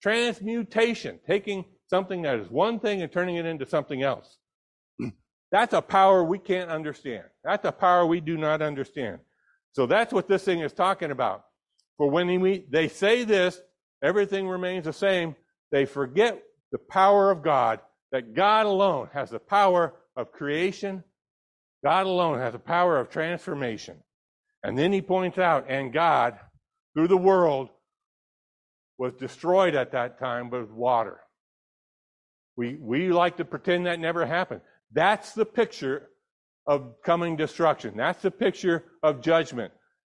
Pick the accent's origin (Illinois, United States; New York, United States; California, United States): California, United States; I grew up in California. I remember the parades of conserve, and save the whales, and save the this, and save that.